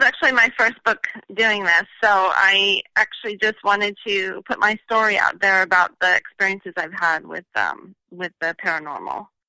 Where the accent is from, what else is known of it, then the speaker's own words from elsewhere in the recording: California, United States; I'm from California, and it's great to be on here.